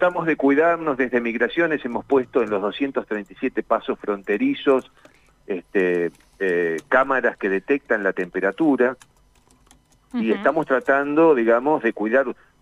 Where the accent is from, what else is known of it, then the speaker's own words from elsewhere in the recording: Argentina; orgulloso como argentino